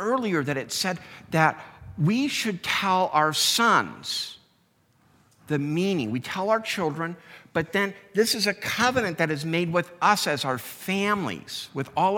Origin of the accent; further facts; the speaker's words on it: United States; As an American, I am ashamed.